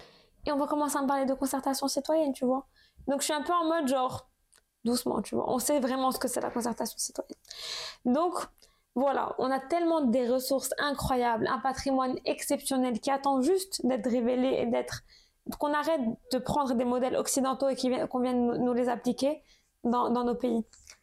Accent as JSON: {"language": "French", "country": "Morocco", "lives_now": "France", "said": "quand t'es en France en tant que Marocain et qu'on te perçoit comme ça"}